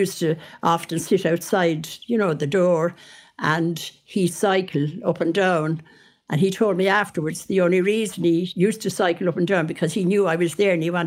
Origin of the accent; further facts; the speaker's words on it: Dublin, Leinster, Ireland; born there; I was born in Dublin, but my grandfather was a Listowel man